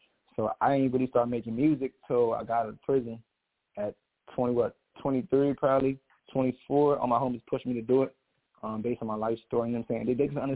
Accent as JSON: {"language": "English", "town": "Monrovia", "region": "Montserrado", "country": "Liberia", "tie": "born or raised there", "said": "Born and raised in Liberia, Africa. That's West Africa. Painesville Village, Monrovia, to be exact."}